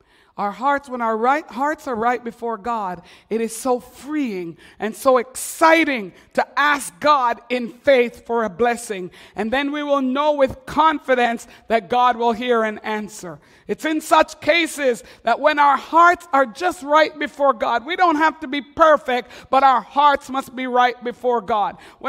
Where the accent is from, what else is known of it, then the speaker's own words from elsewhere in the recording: Montreal, Quebec, Canada; I'm from Montreal.